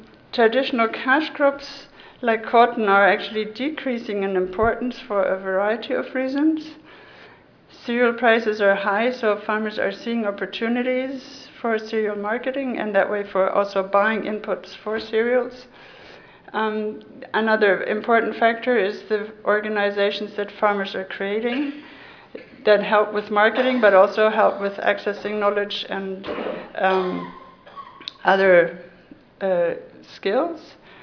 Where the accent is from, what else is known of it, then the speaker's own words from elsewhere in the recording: India; And I came from India, so I thought this was paradise.